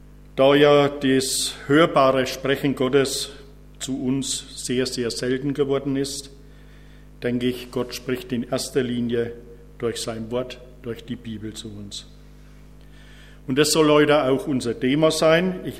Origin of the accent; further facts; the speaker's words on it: Thuringia, Germany; Südthüringen grüßt Oberfranken. Wobei ich ehrlich sagen muss, ich mich nicht als Thüringer fühle, sondern als Oberfranke südlich des Rennsteigs. Wir sagen, wir sind Oberfranken.